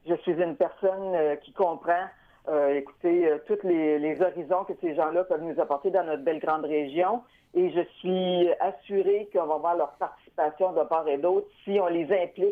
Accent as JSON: {"language": "French", "town": "Lebel-sur-Quévillon", "region": "Quebec", "country": "Canada", "tie": "born or raised there", "also_born_or_lived": "Sullivan"}